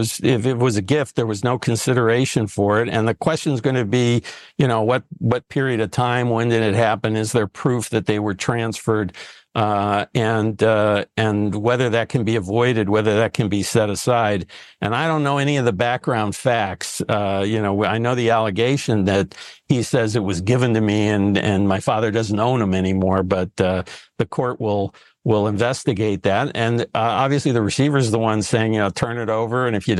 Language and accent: English; California, United States; now in New York, United States; I'm a Californian, so